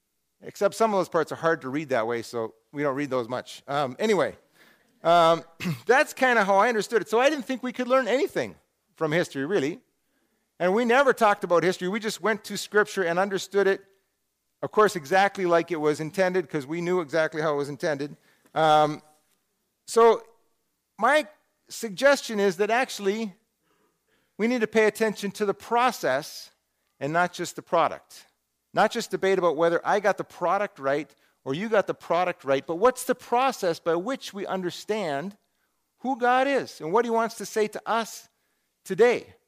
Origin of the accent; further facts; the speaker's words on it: Cloquet, Minnesota, United States; This is kind of how I grew up. I grew up in the Fellowship of Christian Assemblies, which is this group of Pentecostal churches in Cloquet, Minnesota, and this is how I misunderstood when I was growing up.